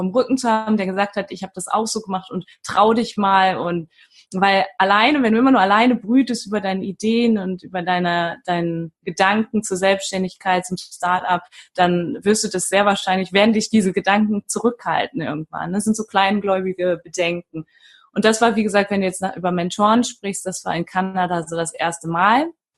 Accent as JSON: {"language": "German", "town": "Duisburg", "region": "North Rhine-Westphalia", "country": "Germany", "tie": "born or raised there", "also_born_or_lived": "Düsseldorf", "said": "ich bin in Düsseldorf geboren, in einem riesengroßen Haus in Duisburg aufgewachsen bin, mit meinem Vater, mit meiner Mama, bis ich 3 war."}